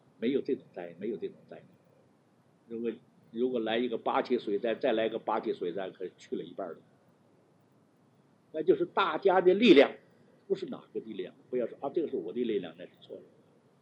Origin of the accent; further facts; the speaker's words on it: North China, China; 比如我们的家乡北方，就是冬天冷是冷，夏天热就是热，冷热分的这个序分呢分的很清楚。